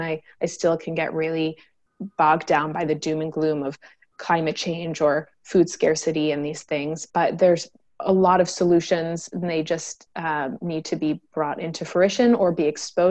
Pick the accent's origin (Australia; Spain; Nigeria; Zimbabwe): Zimbabwe; And it's also very nostalgic for me because I grew up in Zimbabwe and I remember having what seemed to me as a young kid as a large vegetable patch.